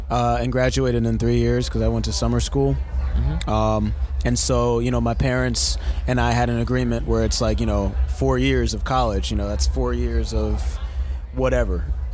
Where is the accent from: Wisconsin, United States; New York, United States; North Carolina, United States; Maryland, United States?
Maryland, United States; Columbia; now in Los Angeles, United States; moved to LA just because it was closer to the suburban vibe of where I grew up in Columbia, Maryland